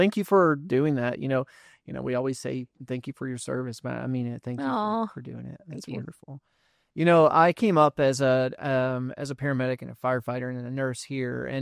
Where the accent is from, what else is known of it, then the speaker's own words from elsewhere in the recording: Texas, United States; And I'm from Texas, but I really started to just embrace Arkansas.